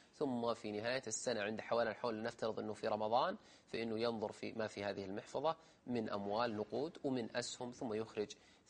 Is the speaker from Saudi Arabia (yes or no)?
yes; Saudi Arabia; إذا كانت الشركة تخرج تزكي مثل عندنا في السعودية